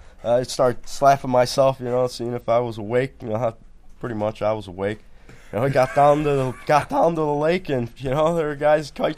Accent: Seneca Falls, New York, United States; born there; I was born in Seneca Falls, yep. And then, you know, moved to Florida and then back and forth every year.

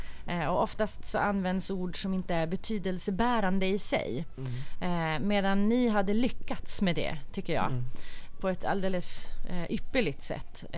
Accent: Norrland, Sweden; accent: Norrland dialect; Och nu hör jag att min dialekt slår igenom, men jag är då från Norrland.

